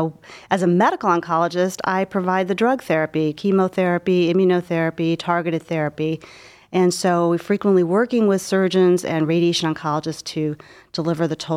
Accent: Cleveland, Ohio, United States; Oh, well, I grew up in Cleveland, went to college here in Case

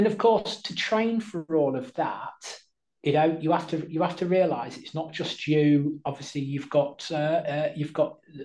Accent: East Midlands, United Kingdom; But I'm from Lincolnshire. We do fens and we do open windy time trials So it's second nature.

